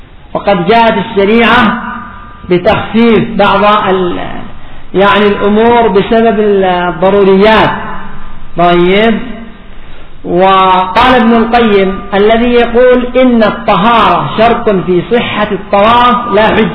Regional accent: Yemen; خاصة كما قلنا عندنا في اليمن ضعف في الطب

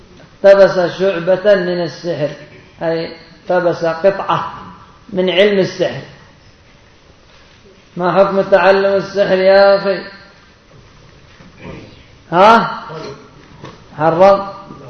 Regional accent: Yemen; وعندنا في اليمن

